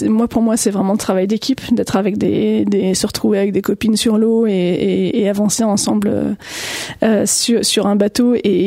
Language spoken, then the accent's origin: French; Cergy, Île-de-France, France; also born or lived in Pontoise; Je suis née à Pontoise et j'ai grandi à Cergy, pour le coup, donc juste à côté. Et j'ai toute ma vie là-bas, en tant qu'adolescente, jusqu'à ce que je parte à l'université en Angleterre